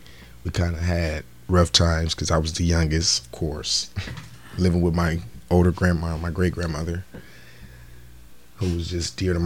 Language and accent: English; Los Angeles, California, United States; Well, I'm originally from South Central LA.